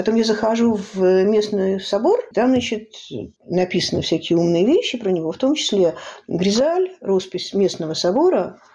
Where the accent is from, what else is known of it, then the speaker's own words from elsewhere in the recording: Saint Petersburg, Russia; выросла на Галерной, никогда не говорю на Красной, говорю на Галерной, которая по дарку Сената и Синода, вот я там выросла в огромной коммуналке.